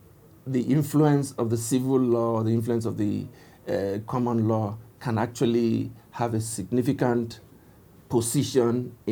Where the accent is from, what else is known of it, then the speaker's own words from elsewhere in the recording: Cameroon; I come from the English part of the country. You know, Cameroon is it's one of those countries like Canada that have an English and French component in the population. We also have a bilingual system, and we are essentially bilingual.